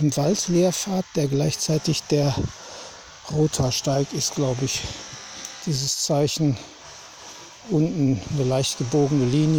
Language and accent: German; Hagen, North Rhine-Westphalia, Germany; Da muss sie erst an meiner Heimat Hagen vorbei.